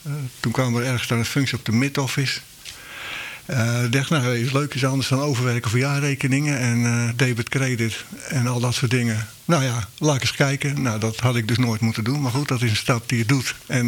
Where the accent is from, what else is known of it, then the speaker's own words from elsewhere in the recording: Brandwijk, South Holland, Netherlands; born there; Ik ben in Brandwijk geboren.